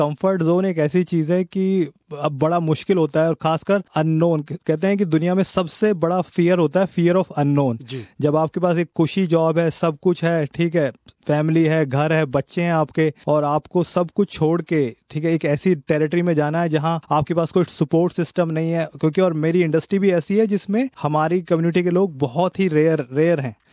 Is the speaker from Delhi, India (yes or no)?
yes; Delhi, India; moved away as an adult; दिल्ली में मैं पला बड़ा हूँ तो थोड़ा सा मैं शुरू से एक्टिव था